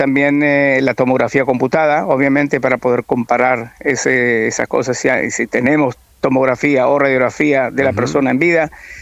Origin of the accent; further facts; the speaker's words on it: Rosario, Santa Fe, Argentina; moved away as an adult; also born or lived in Villa Regina / General Roca; now in Israel; Yo nací en Río Negro, Villa Regina. Viví en Villa Regina, nací en Roca, en el Alto Valle, y ya de muy chico me llevaron a Rosario, ahí terminé mis estudios y bueno, después viajé a venir para Israel.